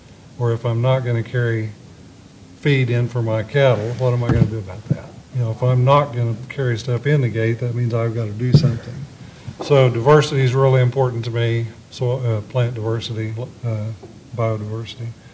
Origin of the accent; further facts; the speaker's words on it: Waynoka, Oklahoma, United States; I'm a rancher from Winoka, Oklahoma, which is about 3 hours northwest of here. Pretty sandy country.